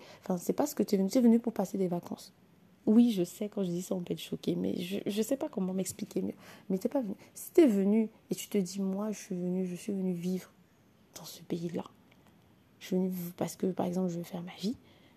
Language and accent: French; France; Oui, chez nous en France, c'est pas comme ça que ça se passe.